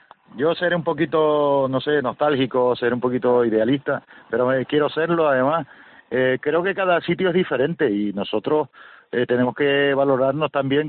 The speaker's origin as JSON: {"language": "Spanish", "region": "Canary Islands", "country": "Spain", "said": "somos del Tenerife y defendemos lo nuestro, y creo y firmemente lo creo que esta tierra, Canarias"}